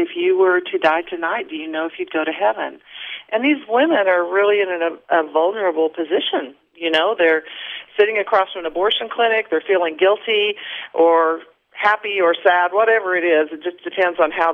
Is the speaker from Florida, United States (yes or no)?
no; El Paso, Texas, United States; moved away as an adult; now in Montgomery, United States; Well, I am originally from El Paso, Texas. My husband and I moved to Montgomery, Alabama 30 years ago